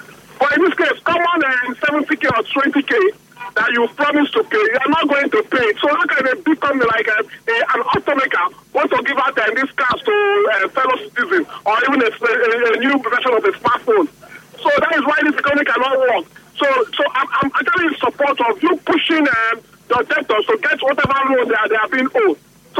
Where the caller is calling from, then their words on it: Owerri, Imo, Nigeria; I'm calling from Owerri.